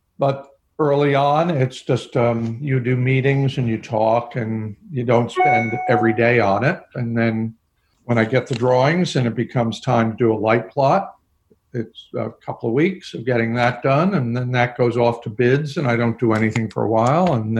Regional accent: New York, United States; And then I was raised just outside of New York City in the suburbs.

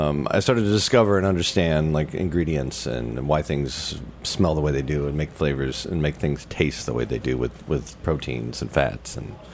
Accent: Kansas City, Missouri, United States; Yeah. Kansas City, Missouri.

